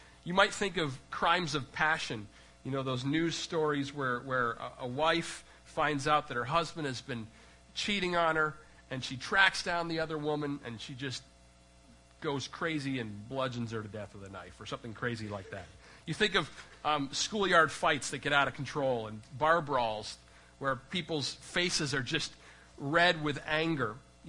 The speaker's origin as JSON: {"language": "English", "country": "Canada", "said": "So seriously though, being Canadian, I'm genetically predisposed away from bouts of anger."}